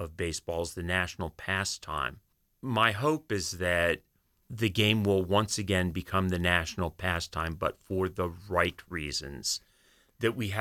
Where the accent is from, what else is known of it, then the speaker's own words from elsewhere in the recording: Philadelphia, Pennsylvania, United States; I'm a Philadelphian. The other half of my life was spent in Philadelphia. So I'm a Phillies fan.